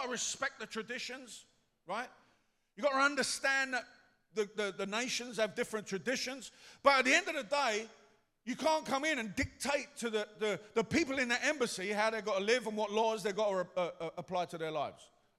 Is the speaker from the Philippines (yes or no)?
no; England, United Kingdom; you're an English person, I'm an English person, or British, or UK, you know, whatever technicality you want to use, right? I have a UK passport, a British passport.